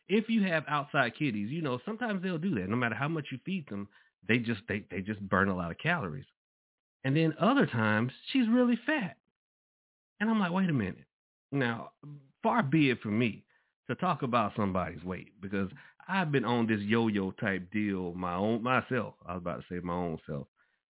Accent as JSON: {"language": "English", "town": "Atlanta", "region": "Georgia", "country": "United States", "said": "I'm from Southwest Atlanta, so I've never felt that I needed to be protected from, like, somebody trying to mug me, rob me."}